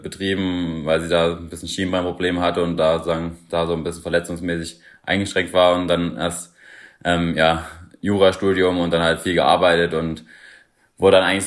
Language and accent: German; Leipzig, Saxony, Germany; Also ich komme aus Leipzig, und da gibt's halt viel Laufwettkämpfe